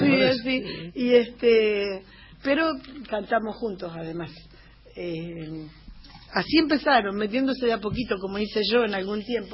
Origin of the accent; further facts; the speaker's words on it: Neuquén, Argentina; repasando mi niñez, nosotros vivíamos en Neuquén